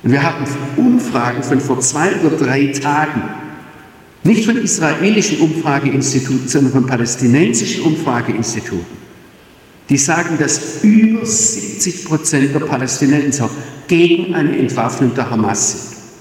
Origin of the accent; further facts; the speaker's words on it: Germany; Bei uns in Deutschland gab es sowas, glaube ich, nur in der DDR.